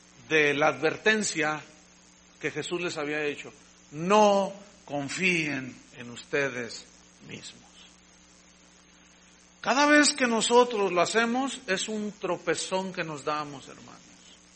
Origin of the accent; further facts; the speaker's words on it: Jalisco, Mexico; Los que somos de aquí de Jalisco tenemos un temple que nosotros no notamos porque, pues, hablamos igual.